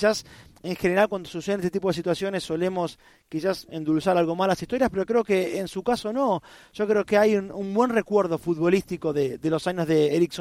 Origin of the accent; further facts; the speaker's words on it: Argentina; la otra foto que tengo no es buena para mí como argentino.